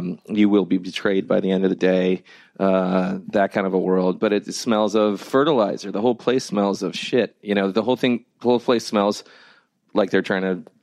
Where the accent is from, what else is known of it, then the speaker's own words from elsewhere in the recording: Springfield, Illinois, United States; I'm from Illinois, Springfield, Illinois.